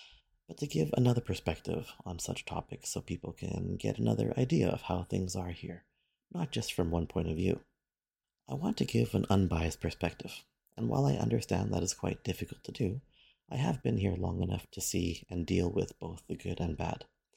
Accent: Canada; I am Canadian and from a very mixed background. My mother is Asian and my father is European, and people tell me I look either Mexican, Filipino, Hawaiian, and everything else in between.

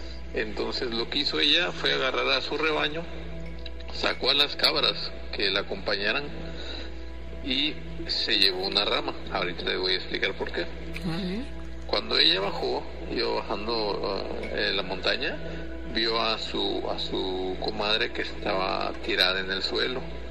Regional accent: Tuxtla Gutiérrez, Chiapas, Mexico; Yo soy de Tuxtla Gutiérrez, del estado de Chiapas.

